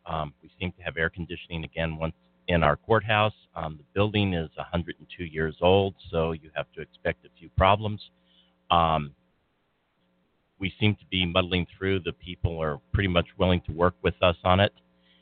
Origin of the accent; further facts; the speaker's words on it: Las Cruces, New Mexico, United States; Well, I'm from Las Cruces. I was born and raised here, and I've lived here my entire life, except for 3 years in law school.